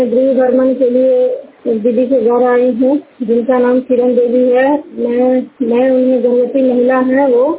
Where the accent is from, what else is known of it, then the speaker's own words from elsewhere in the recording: Jinaur, Bihar, India; मैं नालंदा जिला हिस्सा प्रखंड के जिनौर गांव की निवासी हूँ।